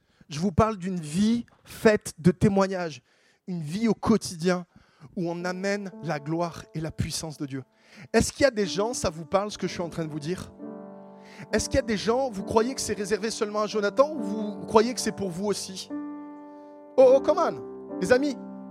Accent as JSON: {"language": "French", "town": "Grenoble", "region": "Auvergne-Rhône-Alpes", "country": "France", "said": "Et puis moi, écoute, je viens de Grenoble."}